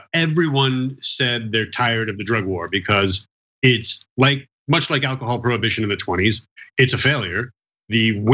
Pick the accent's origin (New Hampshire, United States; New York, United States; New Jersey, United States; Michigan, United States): New York, United States; I'm a New Yorker, pretty much a lifelong New Yorker